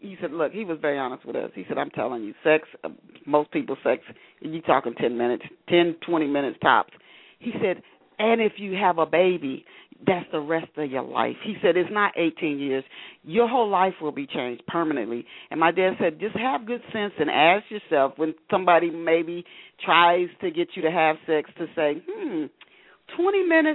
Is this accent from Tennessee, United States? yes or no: yes; Knoxville, Tennessee, United States; I grew up in Knoxville, Tennessee, and that is pretty much the thing.